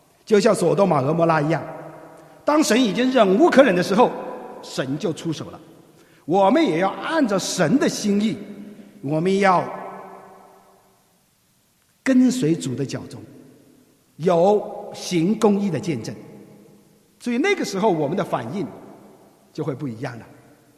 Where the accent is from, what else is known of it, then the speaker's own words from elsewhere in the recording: China; 而不是像我们中国人过去所理解的那种忍耐啊